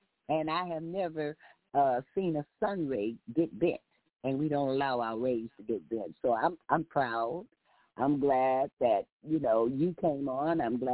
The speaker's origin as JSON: {"language": "English", "region": "Texas", "country": "United States", "tie": "born or raised there", "said": "being a Texan brought up in the heat, that's why people in those heated areas move like snails."}